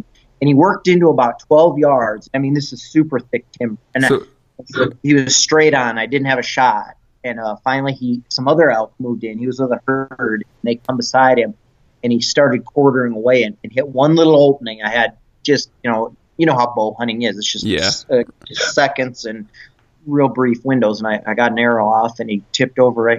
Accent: South Dakota, United States; Well, I grew up in South Dakota, in eastern South Dakota, corn country.

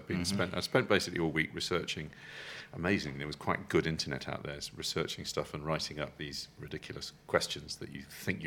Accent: England, United Kingdom; So I go, and being very English, I go up to the counter and say

